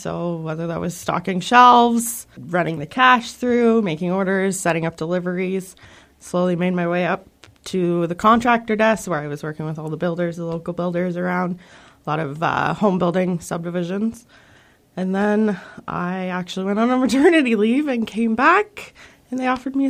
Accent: Canada; people come to us because we are Canadian, so we can relate a little better

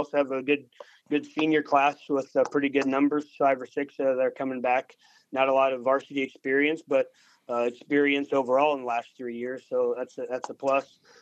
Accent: Vincennes, Indiana, United States; also born or lived in Sioux Center, Iowa; I'm back and forth from southern Indiana, a town called Vincennes, and Sioux Center, Iowa. Kind of back and forth from grade school

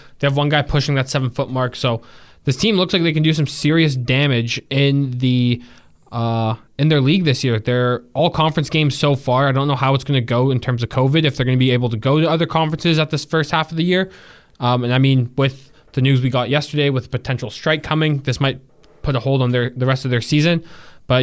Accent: Ottawa, Ontario, Canada; because, like, I was born and raised in Ottawa

